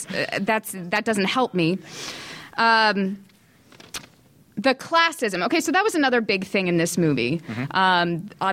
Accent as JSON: {"language": "English", "region": "New Jersey", "country": "United States", "said": "Being that I'm from Jersey, Daniel's from Newark."}